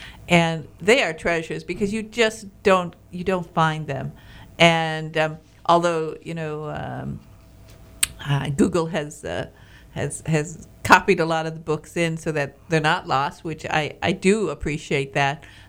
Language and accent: English; Baraga, Michigan, United States; So it's a wonderful place to grow up. I was born in Baraga, Michigan, and then my father had 12 brothers and sisters, so there are cousins and relatives all over that area